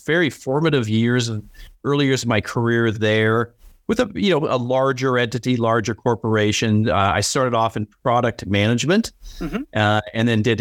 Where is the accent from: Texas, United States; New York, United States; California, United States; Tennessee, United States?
California, United States; Being born and bred in Silicon Valley, what startup are you going to do next?